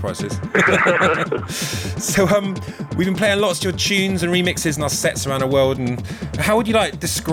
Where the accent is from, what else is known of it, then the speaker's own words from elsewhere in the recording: Bristol, South West England, United Kingdom; We were born and bred in Bristol